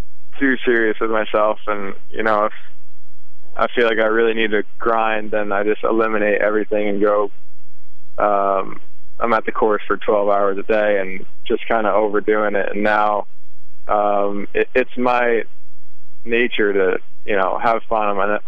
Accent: New Jersey, United States; especially starting in at the Barclays in Jersey, pretty much my hometown.

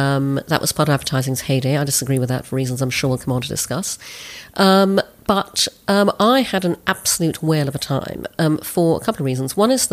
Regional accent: Brunei; I'm half English, half Chinese, and I grew up in Brunei in Borneo.

